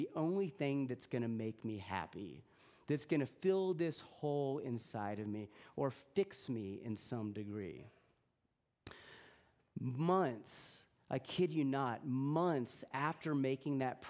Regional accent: Houston, Texas, United States; born there; now in Austin, United States; We've been living in Austin for about 7 or 8 years. I was born in Houston.

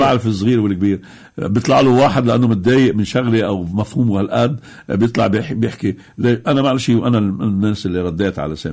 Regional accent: Lebanon; احتلت 15 ضيعه بينها ضيعتي وارتكبت مجازر وضلينا نحن مهاجرين لهون على الضي على مخيم الضي عملونا مثل الفلسطينيين لغاية ما صار اتفاق الهدنة برودوس بال 49 بأزار رجعونا على ضيعنا

